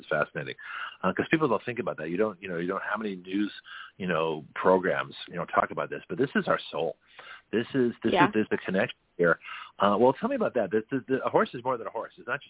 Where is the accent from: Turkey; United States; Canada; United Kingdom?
Canada; Toronto, Ontario; born there; I was born in Toronto.